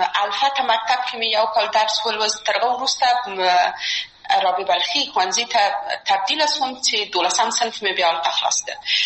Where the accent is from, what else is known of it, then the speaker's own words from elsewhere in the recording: Kabul, Afghanistan; موږ د مکرانو په ساحه کې لوی سوي وو، هلته زموږ بلدتیا ډېره زیاته وه